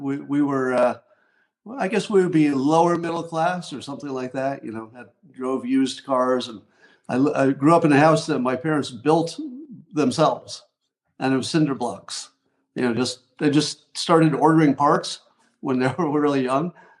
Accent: Windham, New York, United States; I grew up in a very small town, Windham, New York, in the Catskill Mountains.

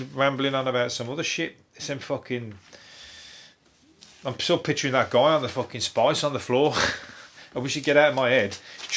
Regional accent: Birmingham, West Midlands, United Kingdom; I'm from Birmingham.

